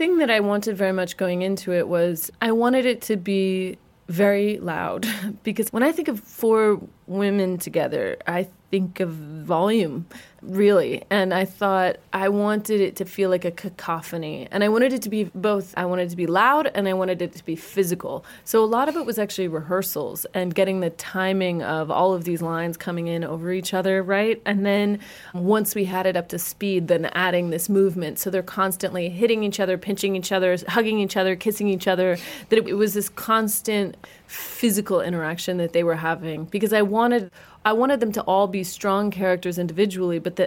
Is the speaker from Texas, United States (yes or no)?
no; California, United States; And I'm from California, so it's doubly bad.